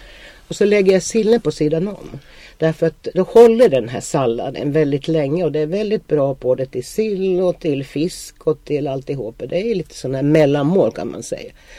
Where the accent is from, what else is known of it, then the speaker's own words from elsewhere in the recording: Finland; Swedish is a second language; now in Sweden; Jag är ju efterkrigsbarn från Finland. Och det var ju inte några rika tider i Finland.